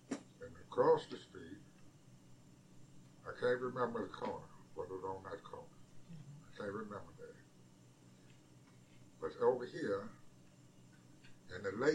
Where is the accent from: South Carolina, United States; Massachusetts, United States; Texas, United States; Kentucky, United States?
Texas, United States; born there; I was born in Jackson County, which is Edmond, Texas.